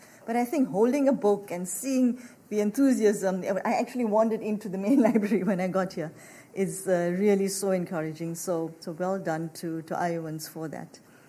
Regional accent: Durban, KwaZulu-Natal, South Africa; also born or lived in Johannesburg; So I come all the way from Johannesburg, It's where I studied, where I worked, but I actually grew up along the coast in a little town called Durban.

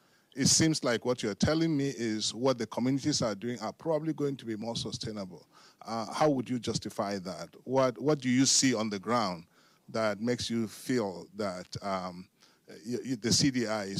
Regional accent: Nigeria; as a Nigerian myself

